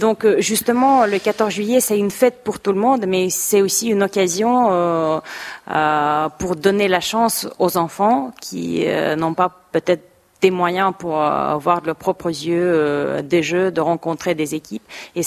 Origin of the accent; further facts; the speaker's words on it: Moscow, Russia; Moscou, c'est ma ville natale.